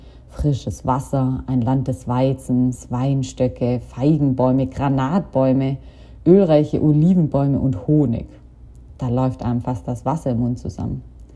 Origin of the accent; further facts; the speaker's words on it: Germany; now in Toronto, Canada; ich komme aus Deutschland und mache aktuell ein Praktikum in der Kirchengemeinde